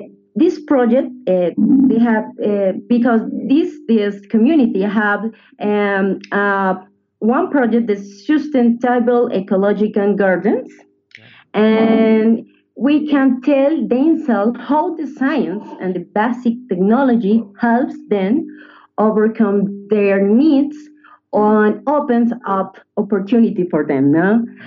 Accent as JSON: {"language": "English", "region": "Bogotá", "country": "Colombia", "second_language": "English", "said": "Yeah, I am from Bogota, but my heart is all Colombian"}